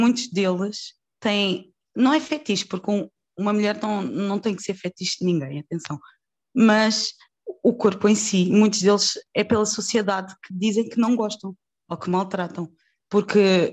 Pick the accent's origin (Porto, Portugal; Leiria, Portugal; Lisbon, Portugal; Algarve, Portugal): Lisbon, Portugal; Ericeira; also born or lived in Santarém; eu na altura estava a viver na Ericeira, porque eu saí de Santarém e fui para a minha terra, fui para a Ericeira.